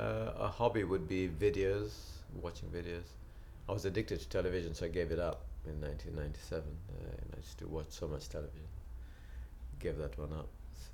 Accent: Malvern, West Midlands, United Kingdom; I come from Malvern in Worcestershire. What am I, 53.

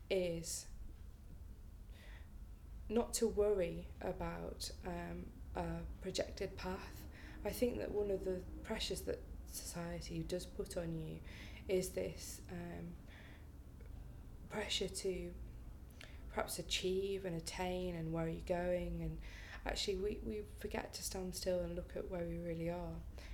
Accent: Ellesmere Port, North West England, United Kingdom; I'm from Ellesmere Port, that's where I was born. I was born at the Countess of Chester Hospital, but living in Ellesmere Port.

